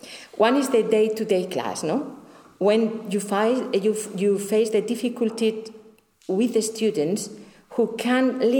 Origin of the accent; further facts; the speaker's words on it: Spain; English is a second language; I'm Spanish, Catholic, and I'm a woman. I was born in 1970 in Franco times. I lived through transition in my early youth